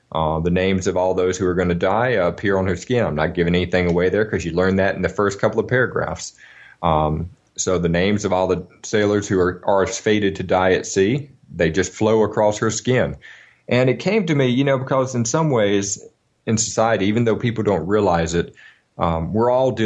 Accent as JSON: {"language": "English", "region": "Alabama", "country": "United States", "tie": "born or raised there", "said": "I grew up in Alabama."}